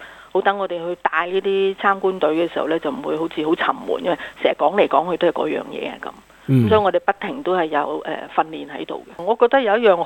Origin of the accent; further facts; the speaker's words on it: China; 呢樣嘢係同我哋中國人有關嘅。